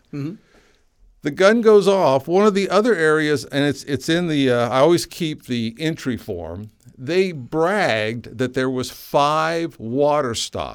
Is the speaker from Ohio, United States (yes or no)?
yes; Columbus, Ohio, United States; Well, basically, I'm from Columbus, Ohio, mm-hmm. So it's my hometown race.